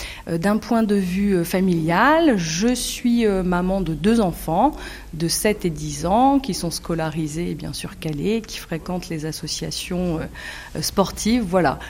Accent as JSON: {"language": "French", "town": "Calais", "region": "Hauts-de-France", "country": "France", "tie": "born there", "said": "issue d'une famille ouvrière, calaisienne, je suis née à Calais, j'y vis"}